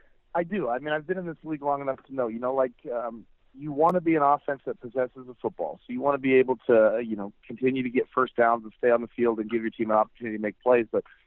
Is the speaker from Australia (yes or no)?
no; Oregon, United States; Well, I grew up in Oregon, so I have a Pacific Northwest resident card that gets me around this part.